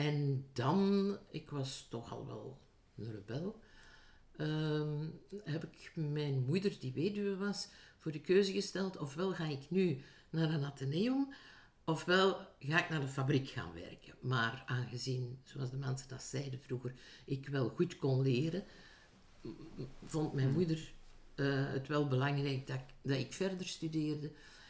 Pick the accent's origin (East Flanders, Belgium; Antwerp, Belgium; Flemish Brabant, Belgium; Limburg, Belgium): Flemish Brabant, Belgium; Hoeilaart; ik ben een Brabantse. Ik ben van Hoelaart. En dat was niet direct de plek waar veel vrijzinnigen woonden. Maar ja, goed, ik ben geboren in 1947.